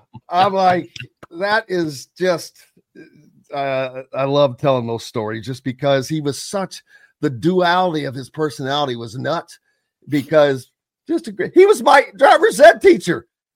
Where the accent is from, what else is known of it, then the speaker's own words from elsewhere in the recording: Indiana, United States; A lot of people, we had that going on growing up in Southern Indiana as well.